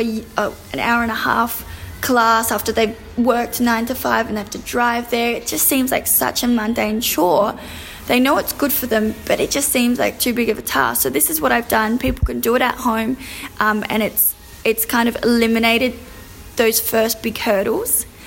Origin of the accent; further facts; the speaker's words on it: Australia; now in India; I wanted to see if I, as an Australian girl, could come here and make a name for myself